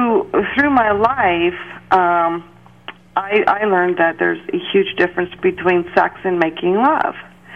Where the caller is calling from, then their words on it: Oregon, United States